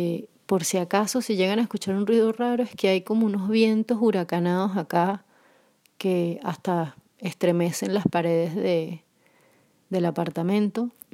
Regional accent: Caracas, Capital District, Venezuela; now in Poland; soy caraqueña de Venezuela y vivo en una pequeña ciudad al sur de Polonia.

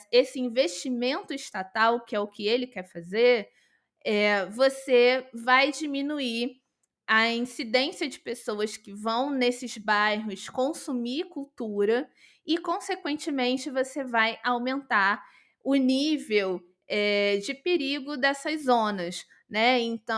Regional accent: Rio de Janeiro, Brazil; porque sendo carioca, eu sempre vi policial à torto e à direito.

